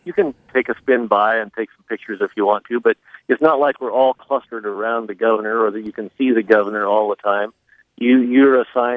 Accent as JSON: {"language": "English", "region": "Kansas", "country": "United States", "tie": "born or raised there", "said": "I grew up in Kansas where we didn't even fish, but once I got to Minnesota"}